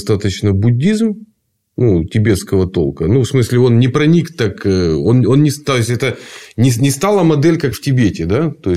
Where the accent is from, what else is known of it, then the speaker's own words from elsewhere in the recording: Siberia, Russia; Ну, и, конечно же, как сибиряк изучал